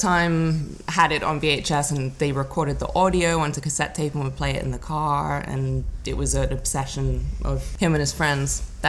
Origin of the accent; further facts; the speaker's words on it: England, United Kingdom; I'm from England. I grew up in England. So the access to pornography was different.